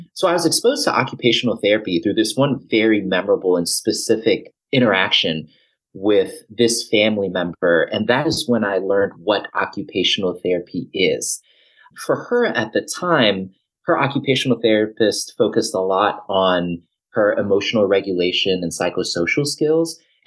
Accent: Reston, Virginia, United States; I'm originally from Reston, Virginia, up in the Northern Virginia area.

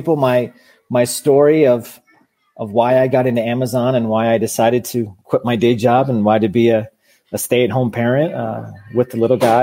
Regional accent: Michigan, United States; Growing up in Southeast Michigan, my dad worked at General Motors factory, and 6 days a week, 7 days a week, 12 hours a day.

